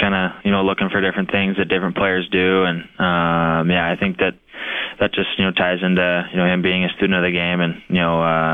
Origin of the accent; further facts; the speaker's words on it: Saskatoon, Saskatchewan, Canada; You know, get to play in my hometown, and obviously Saskatoon's you know, a great team